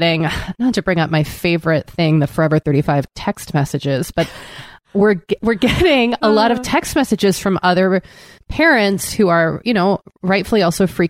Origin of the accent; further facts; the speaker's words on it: East Coast, United States; seasonal depression from growing up in the East Coast and that still lingers.